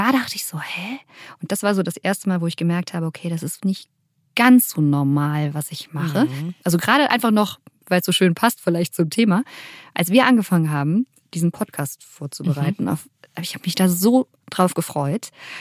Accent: United States; Ich bin ja in den USA auch groß geworden

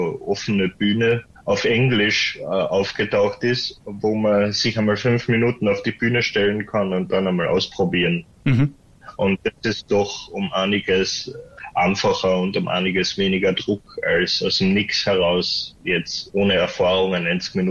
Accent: Carinthia, Austria; die Deutschen sind manchmal überfordert, wenn man sagt, man ist Österreicher, aber man kommt nicht aus Wien, sondern woanders her.

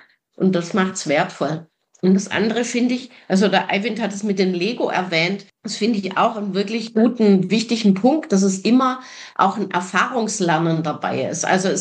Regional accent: Sweden; Das ist nicht so bei uns in Schweden.

